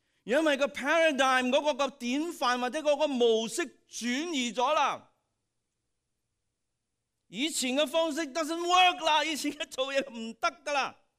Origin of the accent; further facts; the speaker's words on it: Guangdong, China; 我哋廣東人聽幾好啊，係咪？